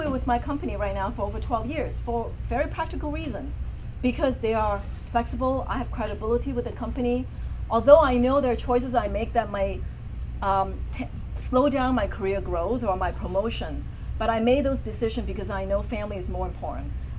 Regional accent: Chicago, Illinois, United States; also born or lived in Hong Kong; when I grew up in Chicago, I'm a parachute kid, meaning my parents dropped me off in Chicago, we immigrated there, but they went back to Hong Kong. So I grew up with my uncles and aunts.

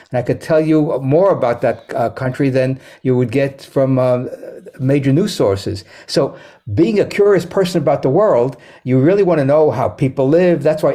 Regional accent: New York City, New York, United States; instead of educational institutions like I grew up with in New York City, where teachers taught.

